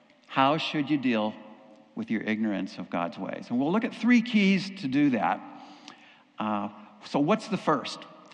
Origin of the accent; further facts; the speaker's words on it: Castro Valley, California, United States; also born or lived in Hayward, United States; I grew up in Castor Valley, Hayward, right up the bay here.